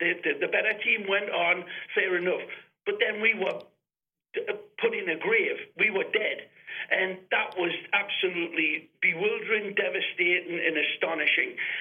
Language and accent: English; England, United Kingdom; But obviously, I was molded in England. I consider myself very much of an American as much as I am an Englishman.